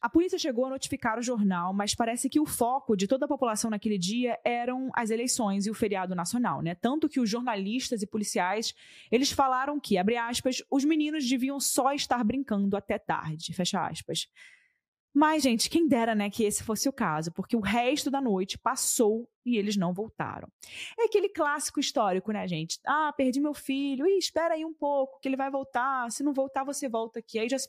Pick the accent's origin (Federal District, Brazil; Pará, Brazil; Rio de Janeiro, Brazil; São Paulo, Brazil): Rio de Janeiro, Brazil; eu cresci no Rio de Janeiro, né? No centro do Rio de Janeiro, na capital. Então, já na minha época, que eu cresci nos anos 2010